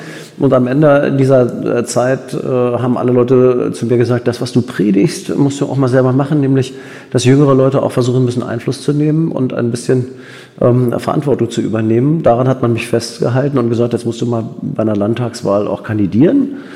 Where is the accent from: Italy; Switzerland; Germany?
Germany; Berlin; Ich bin in Berlin geboren, groß geworden, zur Schule gegangen